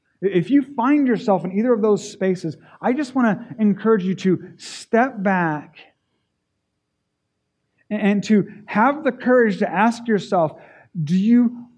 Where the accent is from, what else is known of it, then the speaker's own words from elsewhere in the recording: Japan; Because I grew up in Japan, and in Japan it's by law, it's required for you to be cremated.